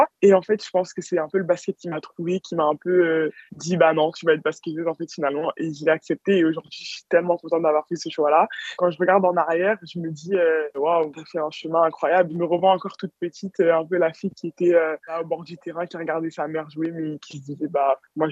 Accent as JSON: {"language": "French", "country": "France", "also_born_or_lived": "Cameroon", "said": "je suis française, je porte haut et fort les couleurs de la France en équipe de France l'été, mais aussi je suis camerounaise et congolaise par mes parents, née au Cameroun, donc j'ai vraiment une très grande attache à mes racines africaines"}